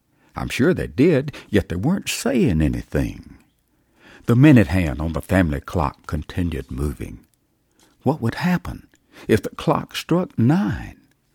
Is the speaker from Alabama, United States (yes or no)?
yes; New Hope, Alabama, United States; from New Hope, Alabama.